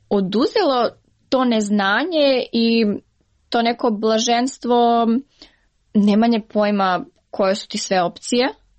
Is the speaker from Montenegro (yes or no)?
no; Niš, Southern and Eastern Serbia, Serbia; zbog mog akcenta, zbog toga što sam iz Niš, zbog toga što ne pričam možda kako treba